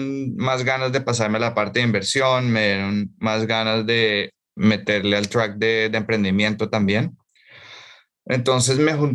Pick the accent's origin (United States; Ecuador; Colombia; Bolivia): Colombia; Bogotá; yo soy colombiano de Bogotá. Hice mi pregrado en Estados Unidos, estudié ingeniería industrial y economía y cuando me gradué me fui de una a finanzas, me mudé a Nueva York.